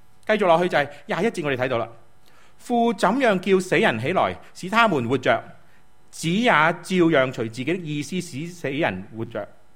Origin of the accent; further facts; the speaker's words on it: Guangdong, China; 我哋广东人话系嘛，我阿爸咁劲嘅